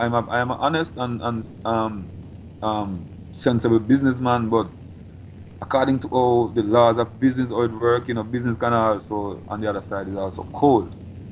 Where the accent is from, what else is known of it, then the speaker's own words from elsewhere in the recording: Jamaica; Tell you that straight, as a Jamaican, I live a Jamaica same way. But I don't even do music business in Jamaica no more.